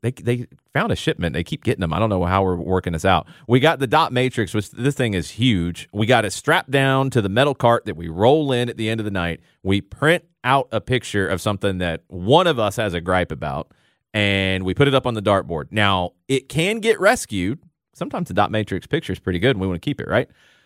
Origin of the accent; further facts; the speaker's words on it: Atlanta, Georgia, United States; I tell people I'm from Atlanta, and they're like, really? Are you sure? Really?